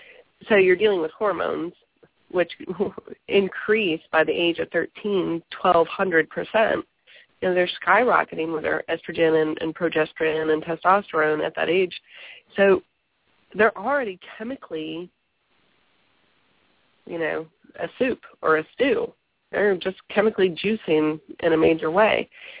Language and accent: English; Southern United States, United States; And when I was growing up, ADHD did not exist. And I grew up in the South.